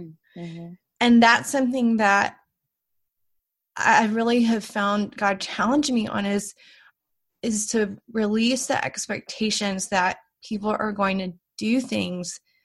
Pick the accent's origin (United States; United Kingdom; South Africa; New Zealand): United States; Southern United States; I grew up in the South, and so I don't know what it's like in other areas of the country